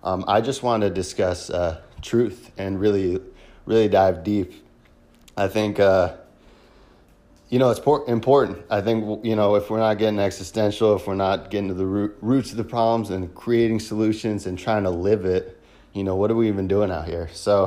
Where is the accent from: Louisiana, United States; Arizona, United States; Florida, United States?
Florida, United States; Palm Beach Gardens; So ever since I returned back to my hometown, Palm Beach Gardens, Florida, in 2016 from my travels, I decided to start an edible landscaping company.